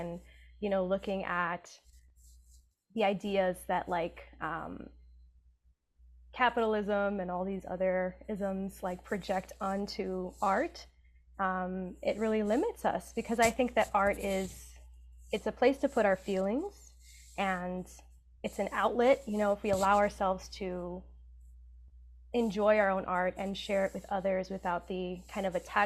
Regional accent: Union City, New Jersey, United States; So I am from Union City, New Jersey. It is nicknamed Havana on the Hudson because it got a very big migration of Cubans, but it also just has a big migration of people from all over Latin America and Asia.

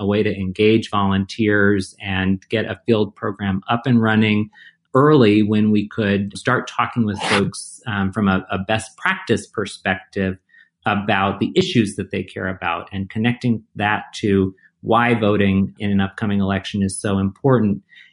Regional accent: Michigan, United States; When I was a student growing up in Michigan, I was always in the Jennifer Granholm campaign office, our first female governor in Michigan

